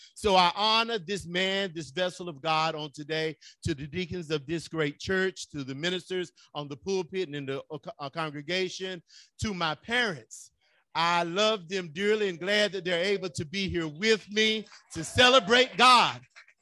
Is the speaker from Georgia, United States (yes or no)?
yes; LaGrange, Georgia, United States; I was in the grocery store growing up in LaGrange, and I went to Piggly Wiggly.